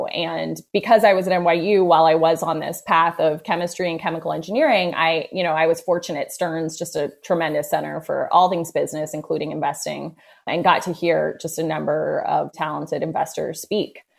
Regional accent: Indianapolis, Indiana, United States; now in New York, United States; I grew up in Indianapolis, Indiana, but my family actually, my parents were both born and raised in New York and always knew I was going to move to New York.

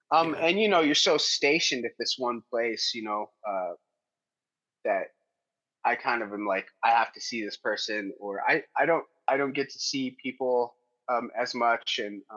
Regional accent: Denver, Colorado, United States; I'm from Denver.

